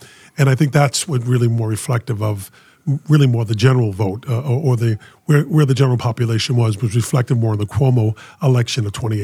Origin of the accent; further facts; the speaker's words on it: Woodside, California, United States; I lost my hometown by 400 votes, you know, where I'd been elected for over 30 years, you know, of Woodside.